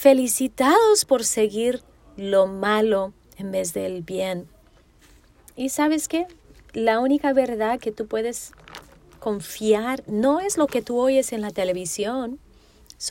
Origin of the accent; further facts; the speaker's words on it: California, United States; yo parece que soy blanca por fuera, pero soy mexicana por dentro. Yo crecí aquí en California. Yo amo a las personas de esta ciudad.